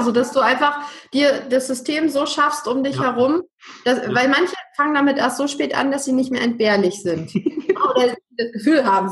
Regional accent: Northern Germany, Germany; also zum einen in Norddeutschland, wo ich herkomme, wo ich mich auskenne

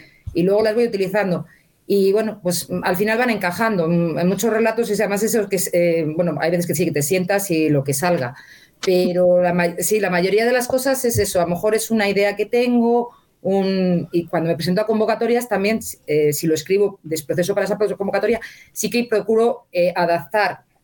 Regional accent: Valladolid, Castile and León, Spain; A mí me hubiese gustado enmarcarlo aquí en Valladolid, ¿no? Porque sí me gusta escribir también de mi tierra.

